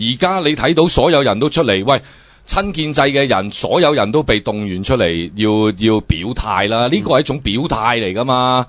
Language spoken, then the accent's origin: Cantonese; China; 我係內地人我都會咁諗。